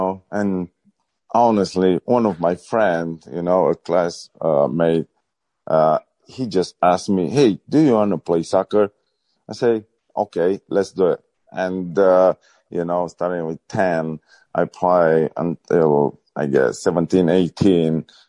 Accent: Ploiești, Prahova, Romania; English is a second language; originally I'm from Romania. I was, growing Ploiești, nice city, has access to the Prahova Valley, one of the most important Alpine tourism areas in Romania.

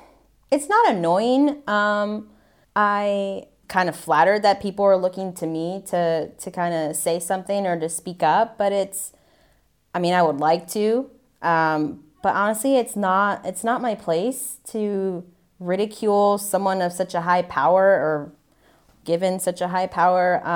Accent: United States; But I'm also an American. And that's our national championship.

